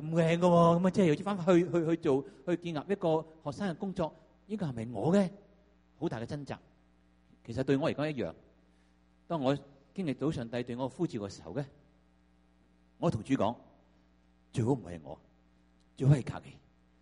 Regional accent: Hong Kong; now in Canada; 我不是温哥华人来的，就是 我是香港人。虽然我是香港人，但是我也都是在加拿大一段很长的时间，对我来说可能是一个老华侨来的，就是 我是1974年已经移民了加拿大

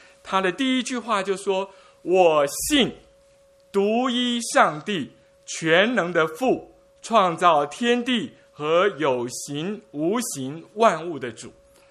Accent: Taiwan; first language Min Nan; 我的母语呢，我妈妈的语言是闽南话，台语呢，他们叫父亲是叫阿爸。

